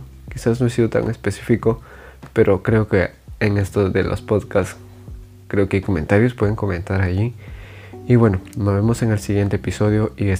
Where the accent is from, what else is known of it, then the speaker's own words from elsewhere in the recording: Peru; soy peruano, tengo 18 años aún